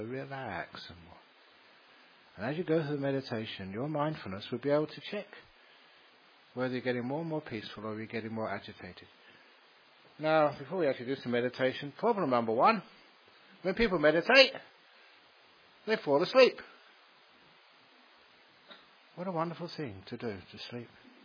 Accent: England, United Kingdom; born there; Maybe because I was born in England. But it's really hot in here.

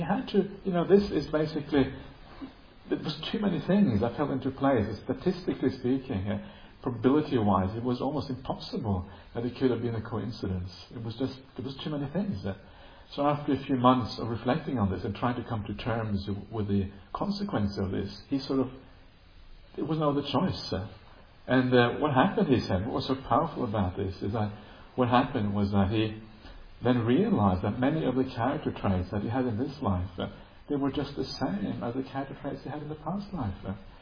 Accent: Norway; also born or lived in United Kingdom; I grew up in Norway, to a large part, also a little bit in the UK and other countries, but to a large part in Norway.

